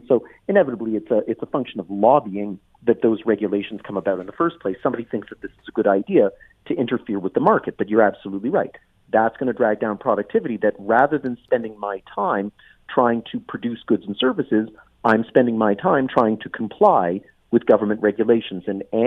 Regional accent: Canada; which is what we think of as being inherently Canadian and the main thing that differentiates us from the Americans

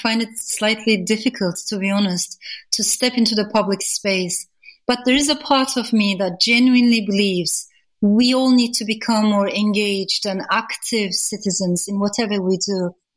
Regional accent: Turkey; So these are the things that I have seen all around me growing up in Turkey.

